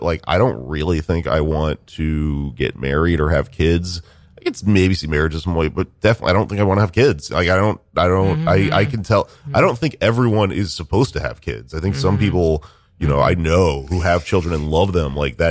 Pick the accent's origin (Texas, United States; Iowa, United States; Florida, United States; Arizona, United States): Texas, United States; now in New York, United States; I came to New York, right? Because I'm a weirdo from Texas.